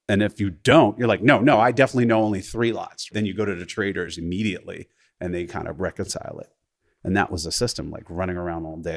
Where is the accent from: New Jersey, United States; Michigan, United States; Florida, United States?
New Jersey, United States; Jersey City; Yeah, I grew up in Jersey City, New Jersey.